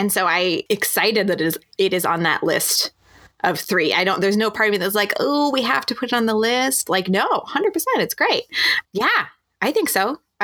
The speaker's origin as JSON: {"language": "English", "region": "Montana", "country": "United States", "said": "Because we are from Montana."}